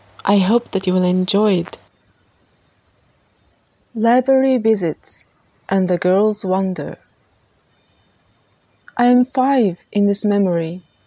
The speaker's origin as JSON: {"language": "English", "country": "Japan", "tie": "born or raised there", "said": "August is a festival month in Japan, and in my hometown as well, the famous annual Tanabata Festival started this weekend."}